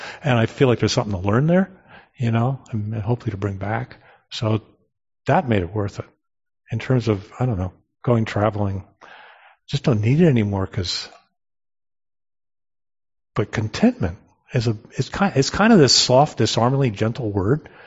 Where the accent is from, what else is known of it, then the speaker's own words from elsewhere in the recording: East Coast, United States; I grew up sailing on the East Coast and I've got a kayak.